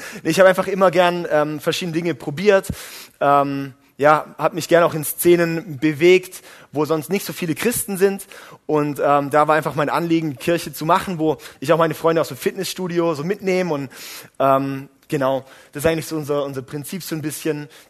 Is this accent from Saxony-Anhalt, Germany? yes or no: no; Baden-Württemberg, Germany; Ich bin im Briachtal aufgewachsen und ich bin in der FEG Donaueschingen eigentlich groß geworden. Ich bin mittlerweile 26 Jahre alt.